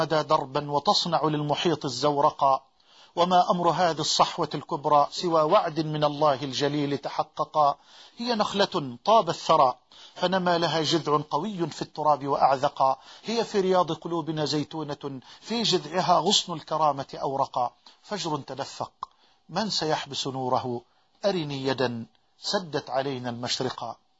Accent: Egypt

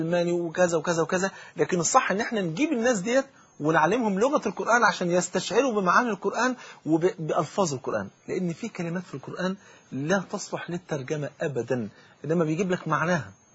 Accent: Egypt; انا كرجل مصري

